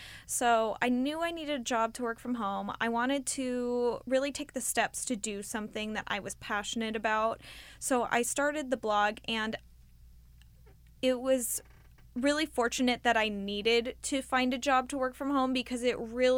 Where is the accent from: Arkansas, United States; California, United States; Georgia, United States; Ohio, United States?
California, United States; Anaheim; Well, I grew up in Anaheim, California, where Disneyland is. And so Disneyland has always been a part of my childhood.